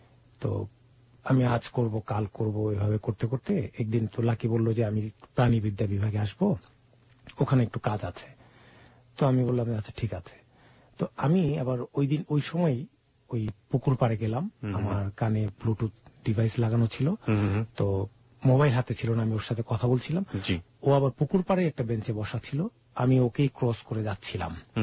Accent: Dhaka, Dhaka Division, Bangladesh; আমি ঢাকা লালবাগ থেকে এসেছি।

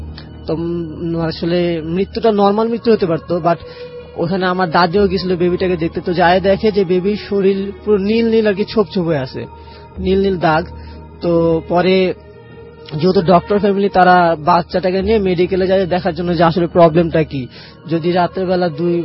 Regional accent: Dhaka, Dhaka Division, Bangladesh; আমি ধানমন্ডি জিগাতকলা থেকে আসছি

